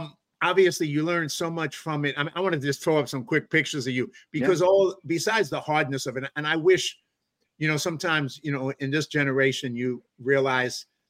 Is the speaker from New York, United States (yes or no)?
yes; New York, United States; now in California, United States; I'm a New Yorker in California, right?